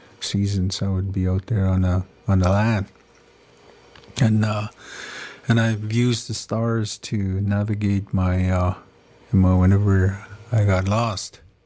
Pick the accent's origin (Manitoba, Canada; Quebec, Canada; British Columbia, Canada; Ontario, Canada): Manitoba, Canada; and I'm from Tathaskra Cree Nation, Tathaskra Nusjin